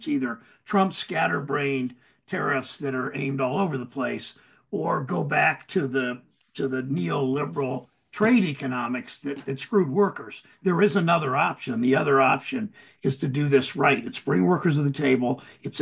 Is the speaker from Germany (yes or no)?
no; Mansfield, Ohio, United States; I grew up in Mansfield, Ohio, a small industrial city